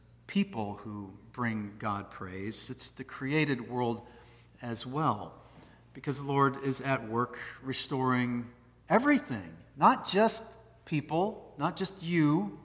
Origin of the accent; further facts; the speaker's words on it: Washington, United States; I'm from Washington State. We're all tree huggers out there.